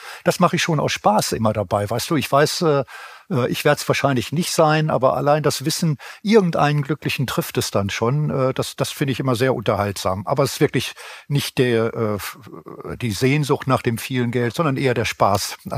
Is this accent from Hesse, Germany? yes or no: no; North Rhine-Westphalia, Germany; habe ganz brav als Ostwestfale in Bad Oeynhausen 5 Jahre gearbeitet, bevor wir nach Dänemark gegangen sind.